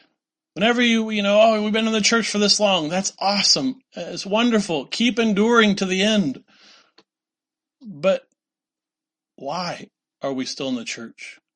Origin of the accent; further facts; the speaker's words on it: La Harpe, Illinois, United States; my classmates growing up in La Harpe, Illinois? You know, we had 26 in my high school class